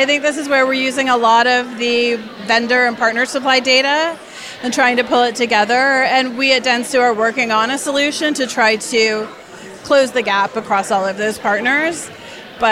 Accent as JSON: {"language": "English", "town": "Woodstock", "region": "Ontario", "country": "Canada", "tie": "born or raised there", "said": "because I grew up in Woodstock, Ontario. It is one of the fastest growing cities in Canada right now."}